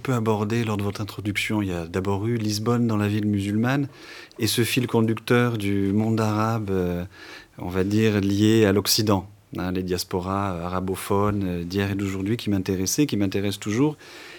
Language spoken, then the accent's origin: French; Auvergne-Rhône-Alpes, France; first language Occitan; French is a second language; je ne suis pas de région parisienne, hein, je suis aussi un migrant, on va dire, auvergnat, un exilé. Hein, je viens de l'Auvergne du Sud. L'Auvergne du Sud qui est un pays occitanophone. Hein, c'est ma langue d'origine, l'occitan.